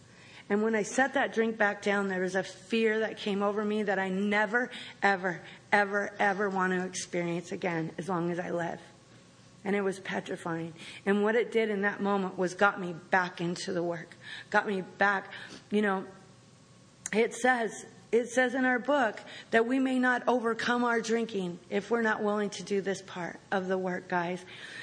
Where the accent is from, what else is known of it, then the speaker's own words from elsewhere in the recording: Lynden, Washington, United States; outside my hometown, Linden, Washington. This little Dutch town. There's this big mansion out there. Not a lot of mansions where I come from.